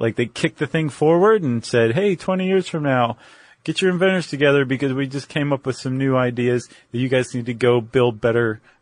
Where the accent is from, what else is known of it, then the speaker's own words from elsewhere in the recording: South West England, United Kingdom; I'm from Cornwall.